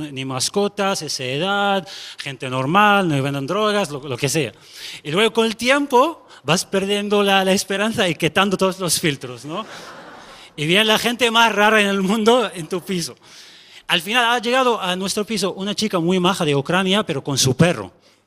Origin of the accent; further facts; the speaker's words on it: Sudan; Yo soy de Sudán y hay algo que tenéis que saber de nosotros, que claro, somos un país africano, ¿no? Eso lo tenemos muy claro, pero también hablamos árabe.